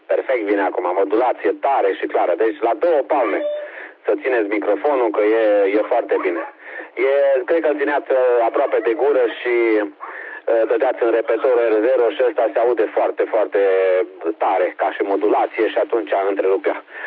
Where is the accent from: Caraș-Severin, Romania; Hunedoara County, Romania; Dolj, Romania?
Hunedoara County, Romania; Deva; Eu sunt din Deva